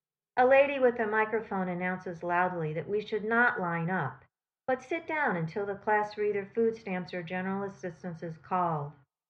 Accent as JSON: {"language": "English", "region": "Midwest", "country": "United States", "said": "I can't help it, I'm from the Midwest. We're bred to be punctual."}